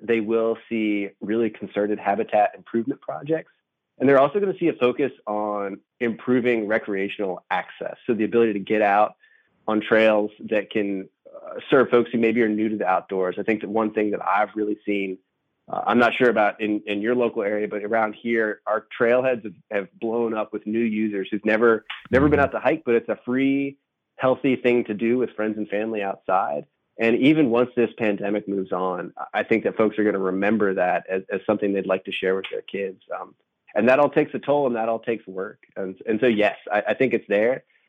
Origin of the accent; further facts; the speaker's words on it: Harrisonburg, Virginia, United States; I grew up here just outside of Harrisonburg, Virginia, really interested in the outdoors as a kid